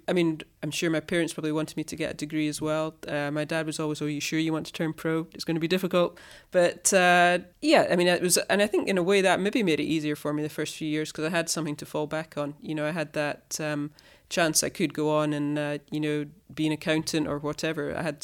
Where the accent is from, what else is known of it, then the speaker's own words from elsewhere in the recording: Scotland, United Kingdom; We were always, I suppose, being Scottish, we're quite conservative.